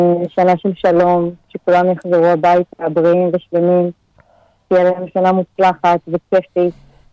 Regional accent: Hod HaSharon, Central District, Israel; כן, כן, אני גדלתי בהוד השרון.

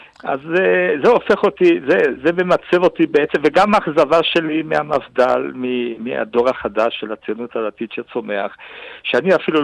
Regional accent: Uruguay; also born or lived in Argentina; now in Israel; אני יליד אורוגוואי. זה לא רק ביוגרפיה, זה חשוב כי זו תרבות בעצם.

